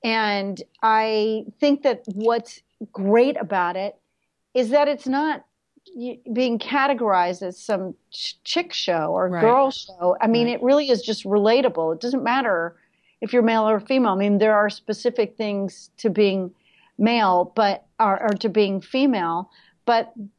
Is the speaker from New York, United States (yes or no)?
yes; New York City, New York, United States; because I'm a New Yorker, and I've been making movies and TV here for 25 years.